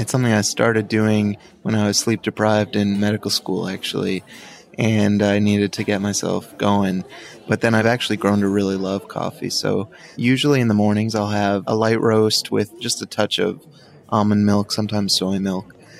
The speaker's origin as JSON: {"language": "English", "region": "New York", "country": "United States", "tie": "born or raised there", "said": "Yeah, I grew up in New York, so I have betrayed my background because I do like Dunkin' now, but I still prefer Starbucks."}